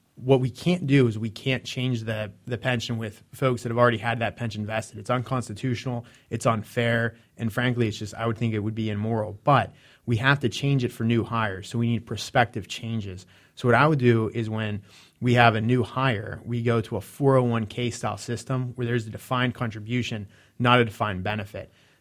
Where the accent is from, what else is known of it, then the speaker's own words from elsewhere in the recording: Jefferson Hills, Pennsylvania, United States; extend from where it currently ends now in my hometown of Jefferson Hills to 376